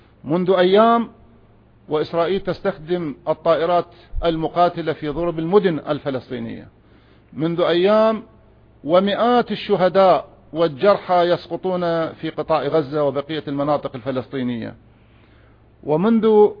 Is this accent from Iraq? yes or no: yes; Iraq; نحن كعراقيين مسلمين ومسيحيين، عربا وكردا وتركمان وصابئة ويزيديين وشبك، عشنا مواطنين تحكمنا الهوية الوطنية